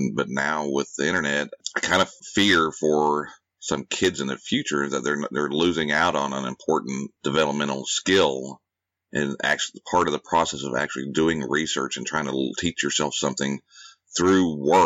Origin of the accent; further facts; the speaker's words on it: Texas, United States; And, you know, I'm from Texas, so I would read about the history of Texas